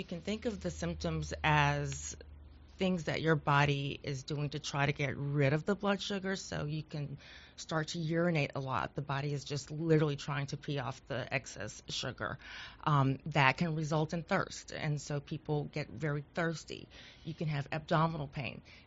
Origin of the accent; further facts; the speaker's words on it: Georgia, United States; now in Shreveport, United States; I am from Georgia, went to the Medical College of Georgia